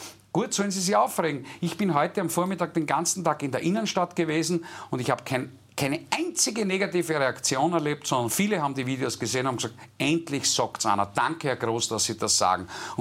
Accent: Graz, Styria, Austria; Ich bin Grazer, ich wohne mitten in der Stadt, ich bin in Graz geboren worden.

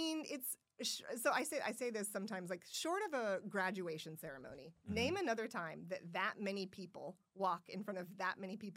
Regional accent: Siloam Springs, Arkansas, United States; So I came home, right? Because I'm from here originally.

